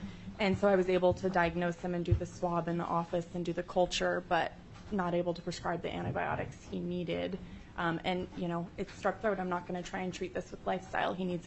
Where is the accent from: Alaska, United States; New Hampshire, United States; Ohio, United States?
Alaska, United States; Fairbanks; And I'm from Fairbanks. I did my undergrad at UAF and then went down to the National College of Natural Medicine for my four-year medical degree